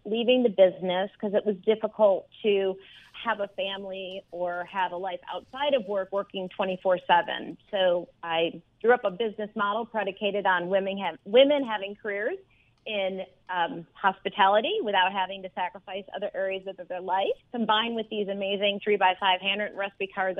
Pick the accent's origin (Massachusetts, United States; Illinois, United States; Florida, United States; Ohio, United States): Illinois, United States; Chicago; Yes, I grew up in Chicago, and both of my grandmothers, Mildred and Madeline, lived across the alley from each other.